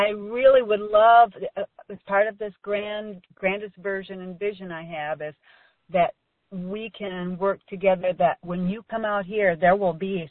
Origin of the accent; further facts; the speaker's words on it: Michigan, United States; I'm originally from Michigan